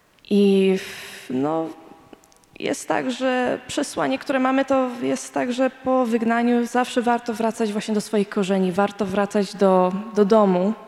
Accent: Canada; witam bardzo serdecznie. Jeśli ktoś nie wierzy, że jestem z Kanady, well, I hope my English will convince you otherwise.

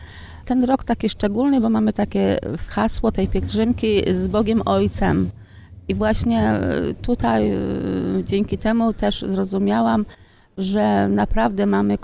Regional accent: Grodzisk Wielkopolski, Greater Poland Voivodeship, Poland; Też pochodzę z Grodziska Wielkopolskiego.

